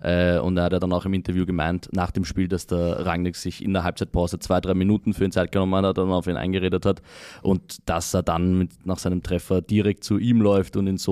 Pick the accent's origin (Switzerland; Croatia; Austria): Austria; ich komme aus Österreich